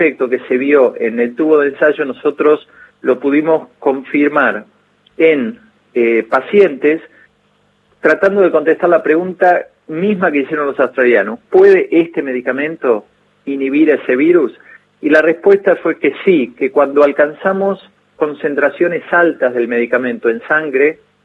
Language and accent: Spanish; Argentina; yo soy argentino, mi papá también.